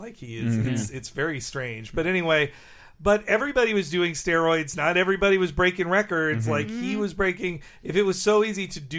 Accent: Atlanta, Georgia, United States; my first feeling is that I grew up in Atlanta in my biggest baseball time.

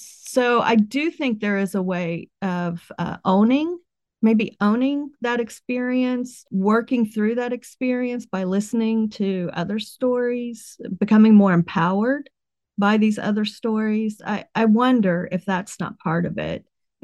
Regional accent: West Virginia, United States; I grew up in West Virginia and so the opioid epidemic, but not while I was growing up.

